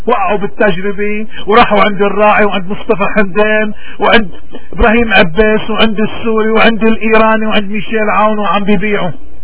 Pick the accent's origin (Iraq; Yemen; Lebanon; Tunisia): Lebanon; لأنه نحن عم نمر كلبنانيين من كل الفئات اليوم عم نمر بمرحلة كتير صعبة، اتعهر كل شي فيها اليوم، تعهر حياتنا كلبنانيين.